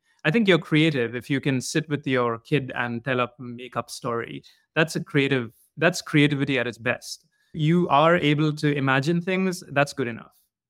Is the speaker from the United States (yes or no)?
no; India; so I'm from India, and growing up over there